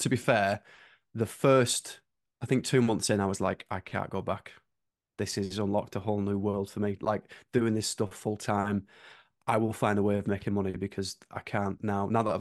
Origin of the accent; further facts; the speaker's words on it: North West England, United Kingdom; I'm from the Lake District, so these were like, even though that sounds quite close, that's like a two-hour drive to get to Liverpool.